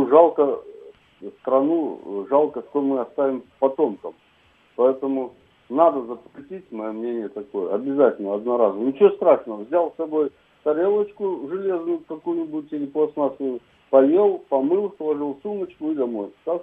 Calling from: Moscow, Russia; из Москвы звоню.

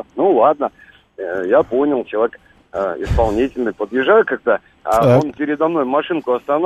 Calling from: Moscow Oblast, Russia; Я из Подмосковья.

